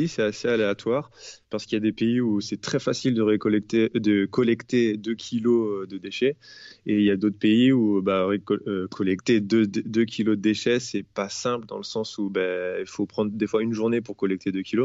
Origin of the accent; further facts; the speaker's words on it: France; moved away; je suis parti de la France il y a un an et demi, je suis descendu vers l'Afrique du Nord